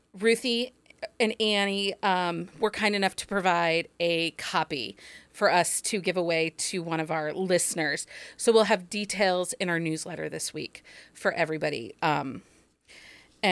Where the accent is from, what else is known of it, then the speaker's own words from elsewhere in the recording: Ohio, United States; And I'll be like, "Oh, I'm from Northwest Ohio over by Toledo."